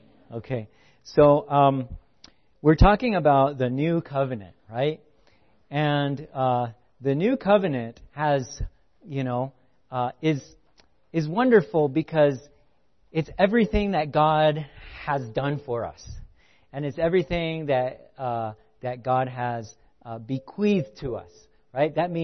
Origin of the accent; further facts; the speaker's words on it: Salt Lake City, Utah, United States; I'm from Salt Lake City.